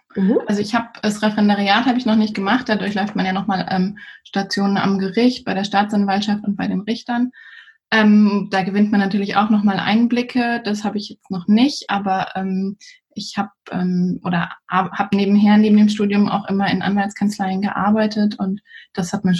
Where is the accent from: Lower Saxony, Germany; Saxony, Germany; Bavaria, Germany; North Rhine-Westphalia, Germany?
North Rhine-Westphalia, Germany; Dortmund; Ich komme auch aus dem Ruhrpott, ich komme gebürtig aus Dortmund. Und ja, lebe jetzt aber in Frankfurt und bin auch hier in der Nähe von Frankfurt aufgewachsen.